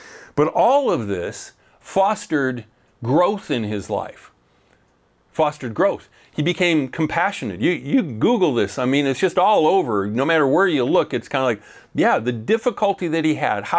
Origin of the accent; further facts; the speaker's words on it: Washington, United States; I'm not in my home state of Washington where I want to be.